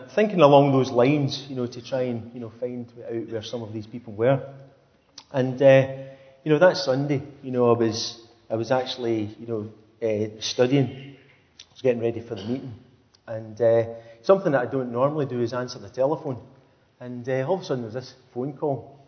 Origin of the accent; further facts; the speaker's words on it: Scotland, United Kingdom; considering, you know, that I come from Scotland.